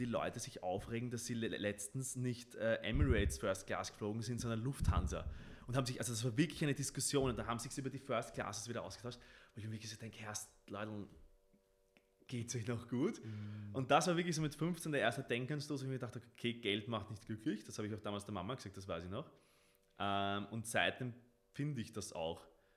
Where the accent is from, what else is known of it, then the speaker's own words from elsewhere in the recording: Vienna, Austria; wir sind in Wien aufgewachsen, also lebenswerteste Stadt der Welt.